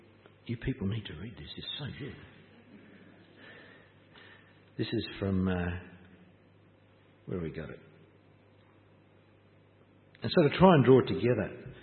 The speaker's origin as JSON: {"language": "English", "town": "Townsville", "region": "Queensland", "country": "Australia", "tie": "born or raised there", "said": "I grew up in Townsville, Queensland, where the rain was warm. We just did everything in the rain."}